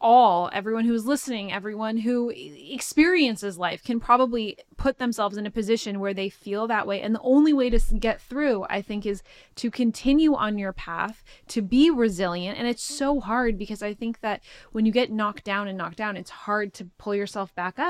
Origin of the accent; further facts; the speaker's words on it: Los Angeles, California, United States; Even growing up in Los Angeles and the pools of people I grew up with and my dad's career at Warner Brothers